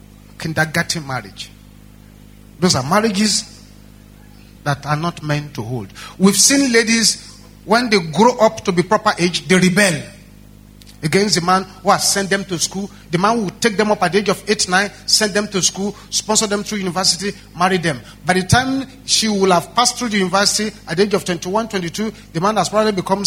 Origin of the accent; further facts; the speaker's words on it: Nigeria; I said, I'm a Nigerian.